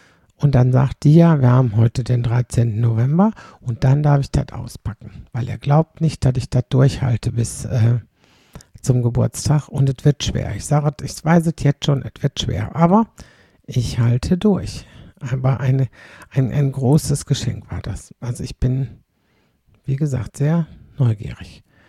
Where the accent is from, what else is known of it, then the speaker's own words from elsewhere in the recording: Kleve, North Rhine-Westphalia, Germany; ich bin aus Kleve.